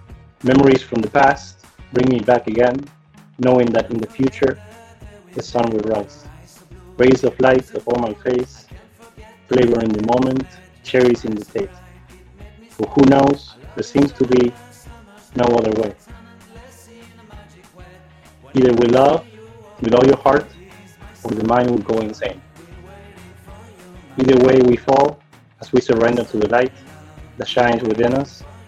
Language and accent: English; Argentina; now in Miami, United States; I'm from Argentina and I live in Miami.